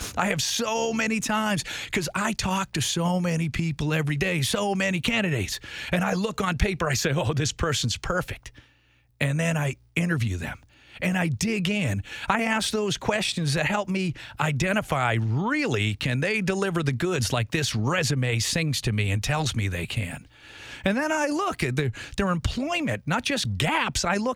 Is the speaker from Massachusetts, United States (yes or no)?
yes; Boston, Massachusetts, United States; I want to know what's going on in my hometown.